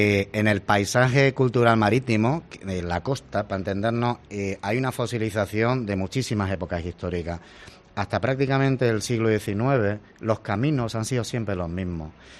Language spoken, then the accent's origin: Spanish; Ceuta, Spain; Yo soy de Ceuta.